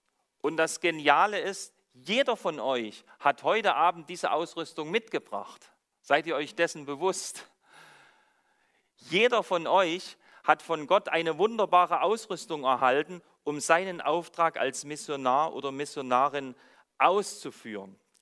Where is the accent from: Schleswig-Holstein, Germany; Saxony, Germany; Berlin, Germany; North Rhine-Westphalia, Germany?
Saxony, Germany; Ich hatte euch erzählt, dass ich aus Sachsen komme, dort bin ich aufgewachsen